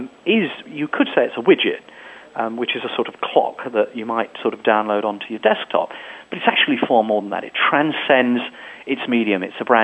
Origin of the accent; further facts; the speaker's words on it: South Africa; born there; also born or lived in Uganda; Well, I was born in South Africa.